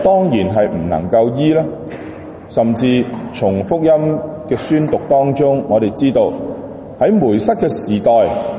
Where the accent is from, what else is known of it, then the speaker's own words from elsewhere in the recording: Hong Kong; 对于隔离这一样嘢，为我们香港人我们好熟悉。